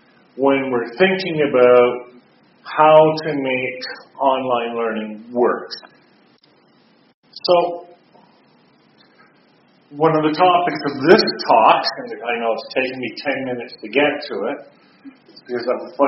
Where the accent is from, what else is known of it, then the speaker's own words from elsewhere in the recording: Canada; Well, I'm a Canadian A.